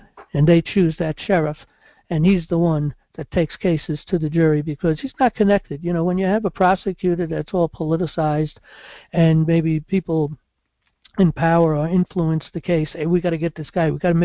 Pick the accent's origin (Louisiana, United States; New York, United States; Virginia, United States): New York, United States; New York City; I grew up in New York City, and patriotism was a big thing.